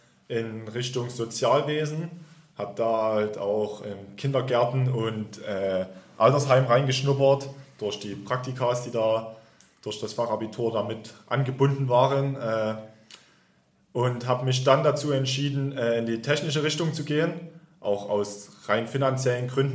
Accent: Oberlungwitz, Saxony, Germany; ich bin vor 2 Jahren nach Chemnitz gezogen, habe gedacht, das lohnt sich etwas mehr. Bin jetzt wieder zurück in meine Heimatstadt Oberlungwitz gezogen.

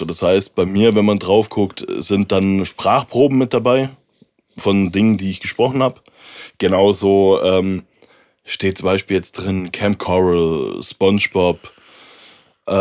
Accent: Baden-Württemberg, Germany; accent: Swabian; Durch mein Deutschrap war ja mein schwäbischer Dialekt sowieso nicht ganz so vorhanden wie jetzt bei dir zum Beispiel.

